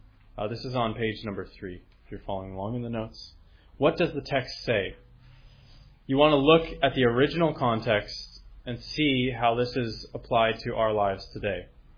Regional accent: United States; That's a rebuke for me as an American, from very wealthy people in the States.

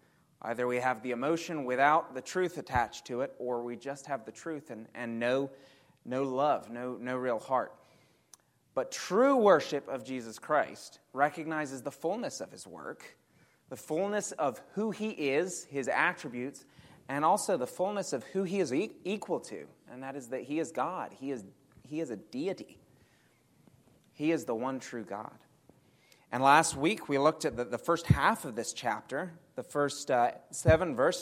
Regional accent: England, United Kingdom; many of you know that I'm originally from England, and growing up with English parents, you have no say in the matter.

